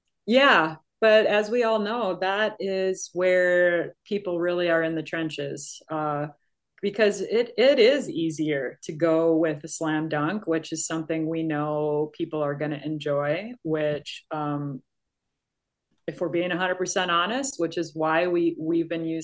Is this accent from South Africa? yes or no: no; Minnesota, United States; I look to where I grew up in Minnesota, and there's tribute bands now doing all the things all the time everywhere.